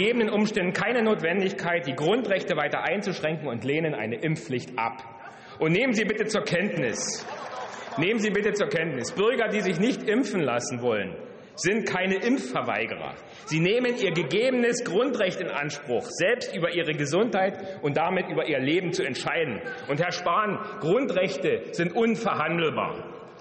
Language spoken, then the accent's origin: German; Saxony, Germany; Kommen wir zu meinem Heimatland Sachsen.